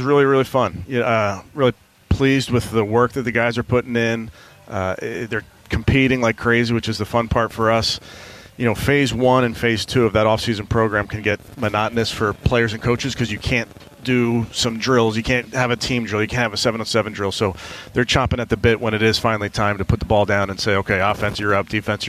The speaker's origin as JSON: {"language": "English", "town": "Philadelphia", "region": "Pennsylvania", "country": "United States", "tie": "born or raised there", "said": "I grew up in Philadelphia watching the Eagles."}